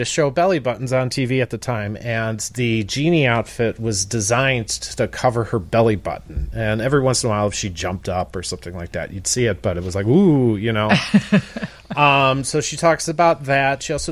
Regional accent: Chicago, Illinois, United States; I mean, I'm from Chicago

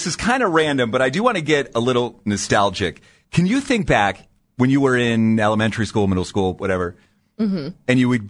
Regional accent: New Philadelphia, Ohio, United States; also born or lived in Canton; even though I grew up in Northeast Ohio, I grew up farther away from downtown Cleveland because I was born in Canton. And then I spent most of my formative years in the Dover, New Philadelphia area.

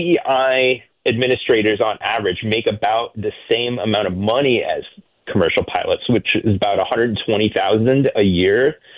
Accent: Illinois, United States; I'm from Central Illinois

